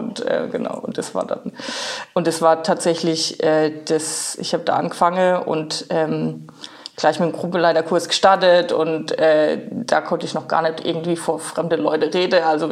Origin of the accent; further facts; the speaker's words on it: Rauenberg, Baden-Württemberg, Germany; accent: Kurpfälzisch; Ich komme direkt aus Rauenberg, das ist in der Nähe von Heidelberg. Ich sage immer kurpfälzischer Dialekt